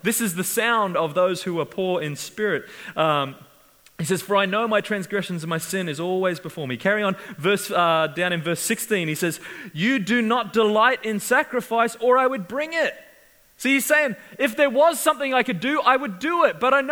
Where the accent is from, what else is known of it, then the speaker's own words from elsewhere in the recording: New Zealand; We're Kiwis. We're from New Zealand. Pride's not our thing.